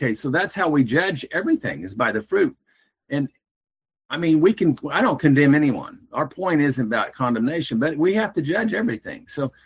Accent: United States; Now, I'm American. I love my country

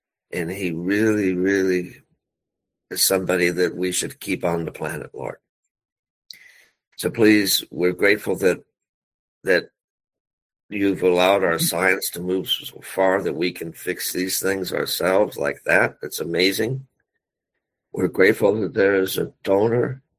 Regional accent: California, United States; I've been reading about things in my home state, in Sacramento, that in California

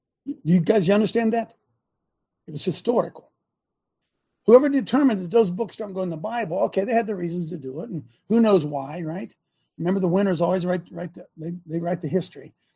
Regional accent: Ohio, United States; I grew up here in Licking County, Ohio, where we have what we call the Mounds, Mound City, I think.

